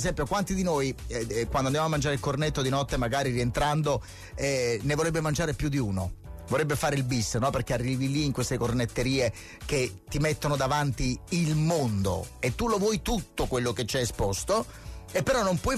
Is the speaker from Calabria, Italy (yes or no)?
no; Naples, Campania, Italy; siamo napoletani